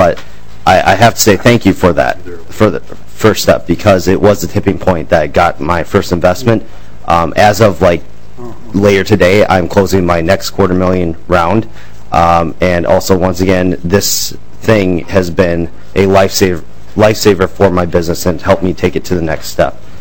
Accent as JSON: {"language": "English", "town": "Blaine", "region": "Minnesota", "country": "United States", "tie": "born or raised there", "said": "First and foremost, I grew up in Blaine, Minnesota."}